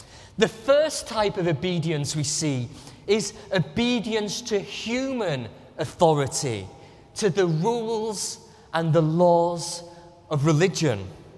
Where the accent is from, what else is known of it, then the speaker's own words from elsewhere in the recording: England, United Kingdom; now in Singapore; as an Englishman, I really appreciate the orderly queues that I can join you in.